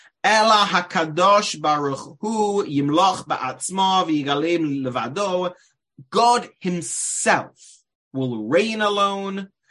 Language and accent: English; England, United Kingdom; you'll all just assume it's because I'm English, then I'm pronouncing it that way.